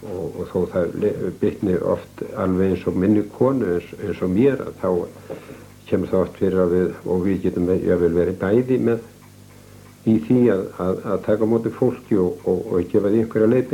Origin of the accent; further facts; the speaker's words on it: Drápuhlíð, Western Region, Iceland; born there; Ég er hér á Helgafell sveit, fættur í Drápulíð.